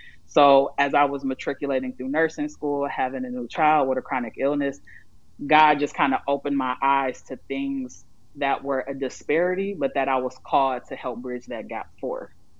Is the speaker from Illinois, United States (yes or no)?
no; Inkster, Michigan, United States; also born or lived in Detroit; I'm a family nurse practitioner by education. I was born and raised in Detroit, grew up in Inkster.